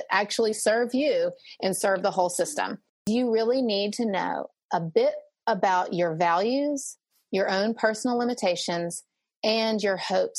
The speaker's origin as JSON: {"language": "English", "region": "the South", "country": "United States", "said": "I'm Southerner, so we say ma'am and sir, but just a kind of deference that this person deserves respect. And that might be particular to Southerners"}